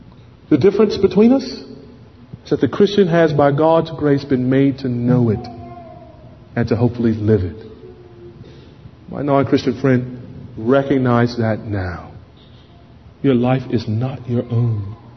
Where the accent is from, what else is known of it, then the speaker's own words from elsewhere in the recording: United States; Now, as an American, I understand you can fight just wars about unfair taxation, you know.